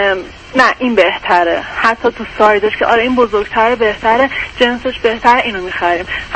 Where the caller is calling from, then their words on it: Iran; آقای دکتر، من از ایران تماس میگیرم. 25 سالمه.